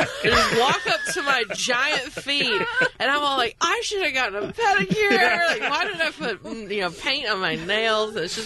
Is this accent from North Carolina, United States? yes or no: yes; Belmont, North Carolina, United States; Yeah, I am from Belmont and in North Carolina.